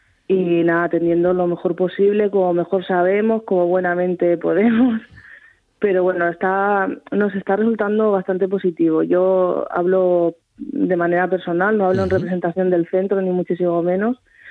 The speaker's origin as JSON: {"language": "Spanish", "town": "Elche", "region": "Valencian Community", "country": "Spain", "said": "yo soy de Elche y ahí hay un dicho que dice que toda piedra fa pared"}